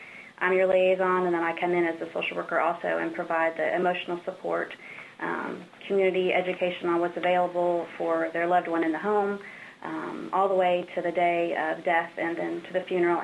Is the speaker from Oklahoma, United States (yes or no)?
yes; Oklahoma, United States; moved away as an adult; also born or lived in Missouri; now in Michigan, United States; I am originally from Oklahoma and traveled up to Michigan for graduate school after a brief stint in Missouri.